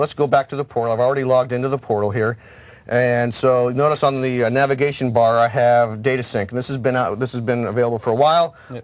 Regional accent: Florida, United States; I'm from Florida. So before moving to coming to Microsoft, that was closest to me.

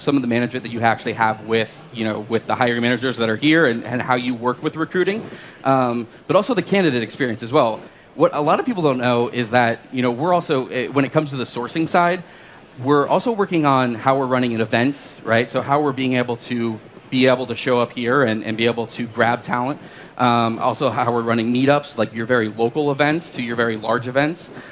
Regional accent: Philadelphia, Pennsylvania, United States; I come from Philly, so obviously I'm a bigger guy. I love cheesesteaks, I love the Eagles

